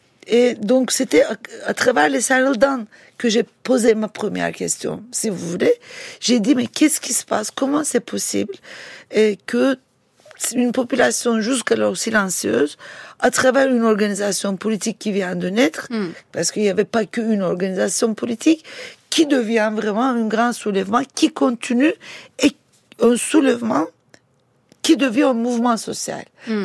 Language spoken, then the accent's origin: French; Istanbul, Turkey; French is a second language; moi, j'ai grandi à Istanbul, dans un espace où le répertoire militant, le répertoire politique est très différent.